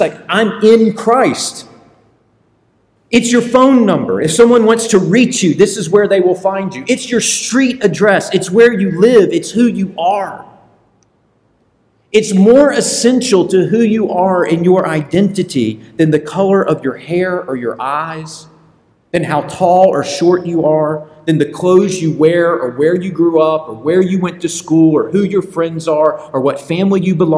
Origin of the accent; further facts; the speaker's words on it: Augusta, Georgia, United States; I grew up in Augusta, Georgia, and my parents actually, when I was born, I was brought home to the house that they live in now. So they've lived there for a very long time. I grew up in that house.